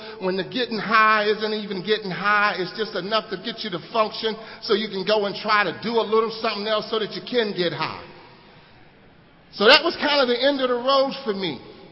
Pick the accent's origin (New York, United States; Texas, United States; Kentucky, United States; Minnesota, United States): New York, United States; Manhattan; born there; So I was born in New York. I was born in Manhattan, around about Harlem area.